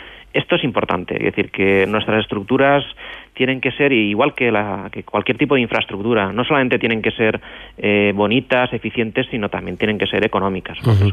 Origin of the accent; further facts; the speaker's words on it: Alcoy, Valencian Community, Spain; yo soy ingeniero de la ciudad de los puentes, soy alcoyano de Alcoy, es un pueblecito de Alicante